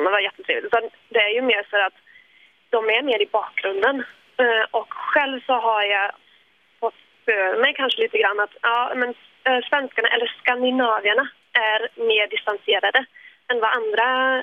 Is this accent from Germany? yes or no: yes; Germany; Swedish is a second language; also born or lived in Sweden; själv så är jag uppväxt en del av min ungdom i Sverige, men själv så är jag tysk.